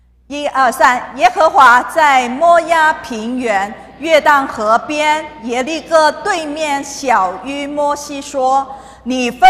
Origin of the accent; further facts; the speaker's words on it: Hong Kong; 因为我从香港过来，我从小都在高层的公寓里面住。香港我们讲弹丸之地啊